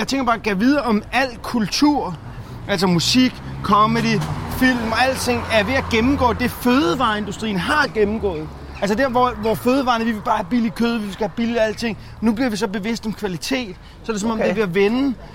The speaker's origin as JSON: {"language": "Danish", "town": "Tårnby", "region": "Capital Region of Denmark", "country": "Denmark", "said": "Jeg er fra Amager, men jeg er jo ude fra Tårnby"}